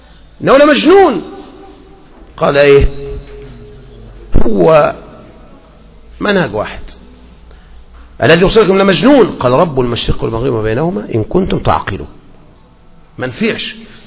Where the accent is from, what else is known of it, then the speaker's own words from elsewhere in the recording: Egypt; إحنا عندنا في مصر كان مشهور مسألة الجهر بالبسملة، لأن المذهب الشافعي عندنا هو الأكثر السائد،